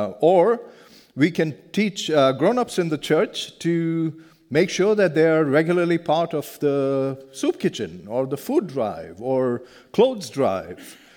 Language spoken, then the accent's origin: English; India; Now, I come from India. I grew up in India. I lived the first half of my life so far in India.